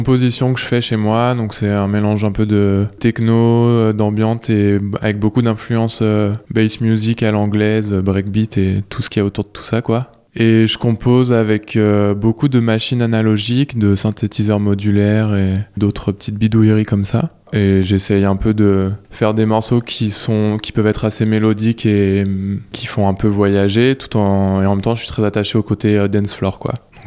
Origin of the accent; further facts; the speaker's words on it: Lyon, Auvergne-Rhône-Alpes, France; Bah j'ai grandi à Lyon, donc ouais, c'était une scène qui était vachement présente avec des assos comme Total Rez, Jarring Effect, c'était mes premières soirées sound system.